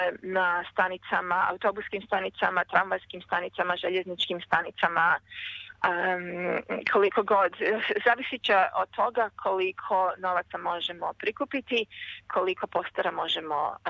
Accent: Vukovar, Vukovar-Srijem County, Croatia; moved away; also born or lived in England; Odrasla sam u Vukovaru i otišla sam u sred rata tamo, i otišla sam prvo u Englesku i onda sam došla ovamo.

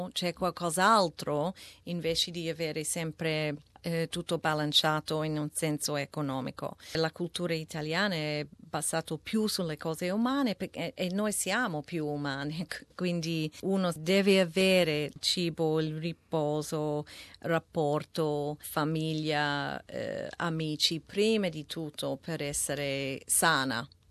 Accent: Melbourne, Victoria, Australia; Italian is a second language; Vengo da Melbourne, quindi manco il sole prima di tutto

